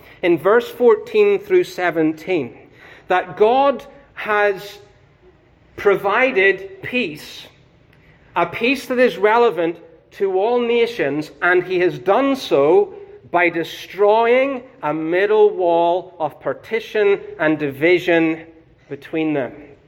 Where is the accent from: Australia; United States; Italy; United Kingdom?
United Kingdom; Northern Ireland; Growing up in Northern Ireland was, to say the least, an experience of growing up in the midst of trouble and conflict.